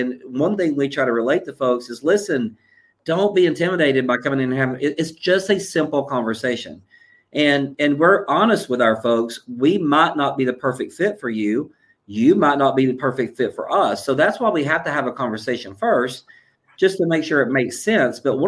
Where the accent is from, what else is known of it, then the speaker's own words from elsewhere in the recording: Dayton, Tennessee, United States; Born and raised in Dayton, Tennessee. So I'm right here from the Chattanooga area, lifelong.